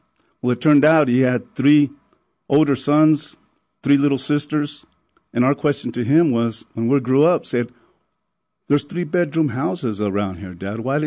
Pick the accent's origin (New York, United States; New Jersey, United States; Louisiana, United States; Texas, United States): Texas, United States; El Paso; Well, first of all, I grew up in Northeast El Paso. So, growing up in Northeast El Paso, didn't really get out too much as a kid.